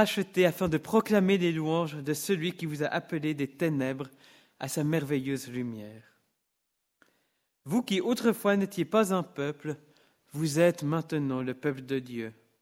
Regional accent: Gland, Vaud, Switzerland; j'ai 33 ans, j'ai grandi à Gland dans le canton de Vaud.

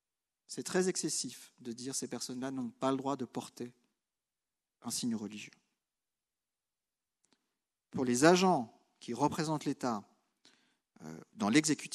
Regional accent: Geneva, Switzerland; Moi, j'ai grandi à Genève

